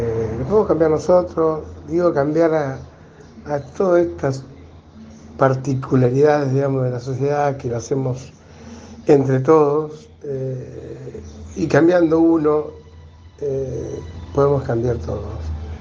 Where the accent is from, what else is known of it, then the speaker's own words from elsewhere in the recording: Argentina; entendiendo que todos somos argentinos